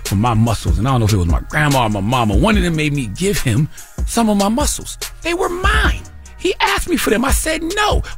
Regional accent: Moncks Corner, South Carolina, United States; When I was a little boy growing up in Moss Corner, South Carolina, okay, elementary school age

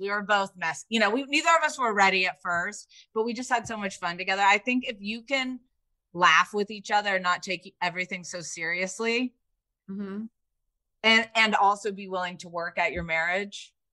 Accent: Indiana, United States; I grew up in Indiana. Like you know, it's not really the same.

